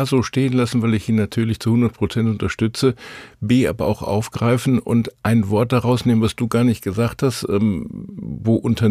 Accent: North Rhine-Westphalia, Germany; born there; Ich bin mit Leib und Seele ein Mensch aus dem Ruhrgebiet, da geboren und am Rande wohnend und lebend.

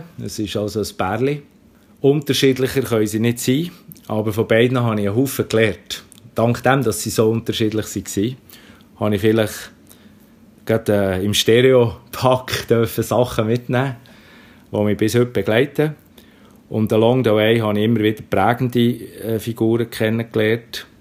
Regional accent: Bern, Switzerland; accent: Bernese German; ich habe ein bisschen einen berndeutschen Akzent

